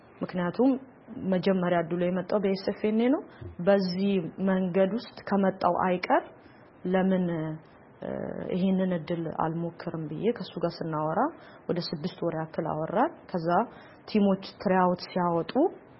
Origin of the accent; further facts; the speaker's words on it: Durame, Central Ethiopia, Ethiopia; እኔ ተወልጄ ያደግኩት በከምባታ ጠንባሮ ዞን ድራሜ ከተማ ነው። ድራሜ እንግዲህ የዞኑ ዋና መቀመጫ ነች። በጣም ትንሽዬ ከተማ ነች። እዛ ነው ተወልጄ ያደግኩት። እንግዲህ እስከ 10ኛ ክፍል እዛ ተምሬያለሁኝ።